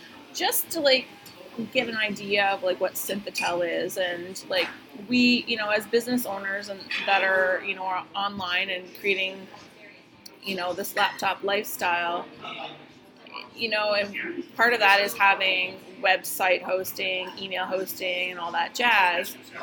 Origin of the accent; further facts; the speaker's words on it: Fredericton, New Brunswick, Canada; And it turns out that he knew people from my hometown in Fredericton, New Brunswick.